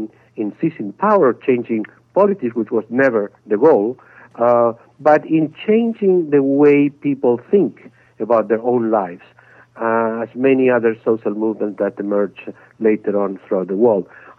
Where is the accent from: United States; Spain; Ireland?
Spain; moved away as an adult; also born or lived in Paris; I grew up in Spain during the Franco dictatorship, and very early on, as early as being 16 years old, I engaged in the underground resistance against the dictatorship